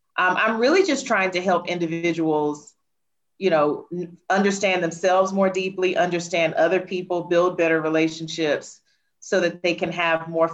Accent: Alabama, United States; accent: Alabama; now in Johannesburg, South Africa; So my accent is from Alabama in the United States, but my body is physically located in Morningside.

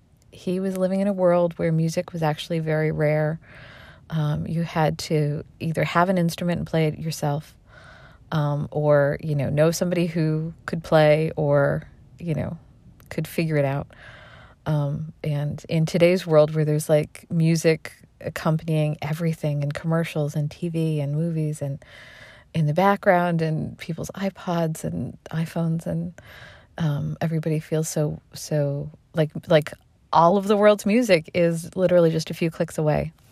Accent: Waltham, Massachusetts, United States; So I've been born and raised in Waltham.

